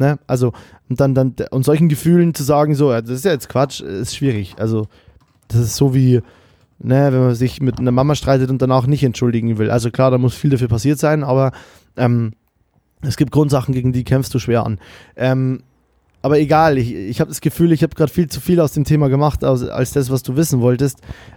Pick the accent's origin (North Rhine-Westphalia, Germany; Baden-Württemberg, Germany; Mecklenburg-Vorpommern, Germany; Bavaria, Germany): Bavaria, Germany; dass ich das jetzt so als Bayer hier so sage